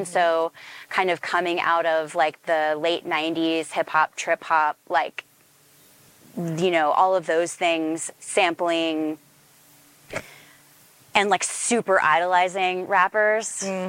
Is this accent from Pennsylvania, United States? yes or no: no; Austin, Texas, United States; I think there was also like a little bit of like a poppy indie vibe from growing up in Austin.